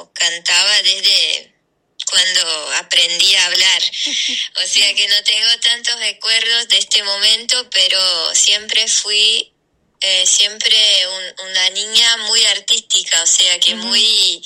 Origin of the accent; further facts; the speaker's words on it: Rivera, Uruguay; accent: border accent; voy a Montevideo y hablo con cualquier persona, hola, y ya saben que yo soy de Rivera